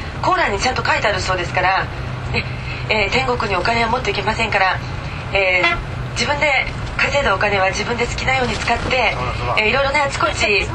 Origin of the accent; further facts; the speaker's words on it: Nagasaki, Japan; also born or lived in Kyoto; 私長崎なんです。